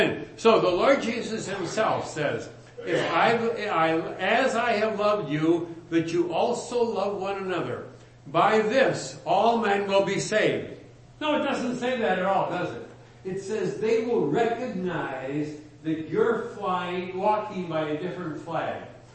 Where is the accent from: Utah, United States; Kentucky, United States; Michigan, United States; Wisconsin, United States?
Wisconsin, United States; Green Bay; When I grew up in Green Bay, Wisconsin, about three blocks up the street, there was the Oddfellows home.